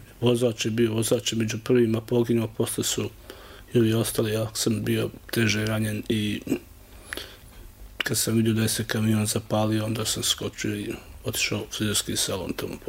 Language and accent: Bosnian; Tuzla, Federation of Bosnia and Herzegovina, Bosnia & Herzegovina; Ja sam ipak iz Tuzle i nisam to očekivao.